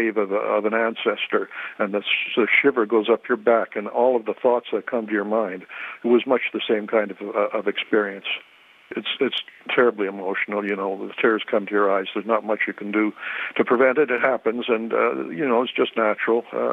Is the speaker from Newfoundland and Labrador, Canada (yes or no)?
yes; St. John's, Newfoundland and Labrador, Canada; born there; now in Ottawa, Canada; I'm presently living in Ottawa, but I was born in St. John's.